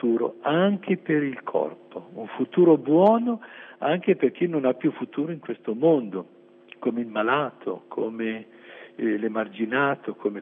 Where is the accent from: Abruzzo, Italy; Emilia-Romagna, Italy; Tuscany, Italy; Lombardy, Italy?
Lombardy, Italy; Milan; Io vengo da Milano, sono stato ordinato e prete per tanti anni lì prima. Io ho fatto il prevosto a Legnano